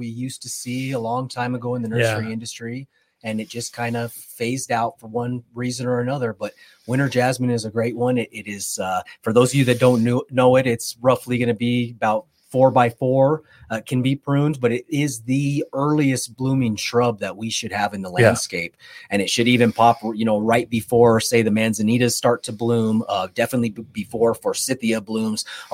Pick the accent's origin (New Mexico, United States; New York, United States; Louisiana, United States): New Mexico, United States; Santa Fe; I grew up in Santa Fe and then went to the University of New Mexico. So I was down in Albuquerque.